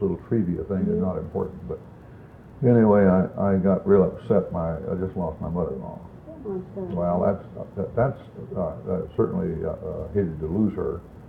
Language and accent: English; Oklahoma, United States; And I was raised in Oklahoma.